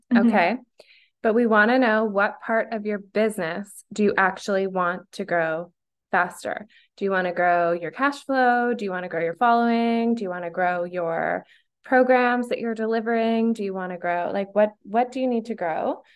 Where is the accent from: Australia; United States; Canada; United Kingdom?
Canada; If you're not, if you don't know that we're Canadian and you're not Canadian, you might not be so starstruck by Trader Joe's.